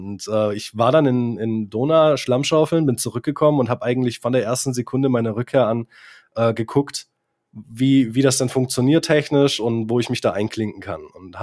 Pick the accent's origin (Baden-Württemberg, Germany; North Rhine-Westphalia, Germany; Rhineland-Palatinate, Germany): Baden-Württemberg, Germany; ich komme aus Nähe Stuttgart, also ich bin gebürtiger Schwabe